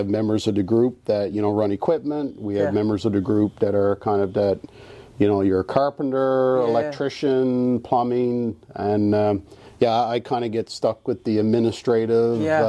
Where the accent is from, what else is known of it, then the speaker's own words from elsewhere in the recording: Newfoundland and Labrador, Canada; now in Fort McMurray, Canada; we're all from Newfoundland originally.